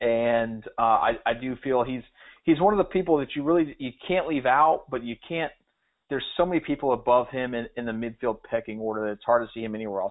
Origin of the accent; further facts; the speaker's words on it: United States; I'm American. That's what we're known for is being hated.